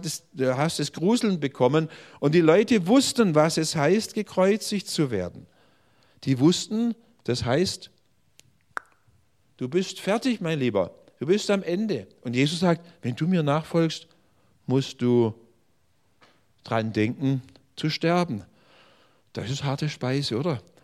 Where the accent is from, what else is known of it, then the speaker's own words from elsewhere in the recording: Pforzheim, Baden-Württemberg, Germany; In Pforzheim, wo ich herkomme, wo ich 30 Jahre Pastor war